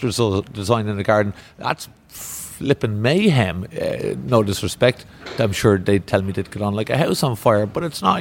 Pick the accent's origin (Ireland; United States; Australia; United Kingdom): Ireland; accent: Irish; My Irish accent in mind, how do you spell your, did you say Bickerdike?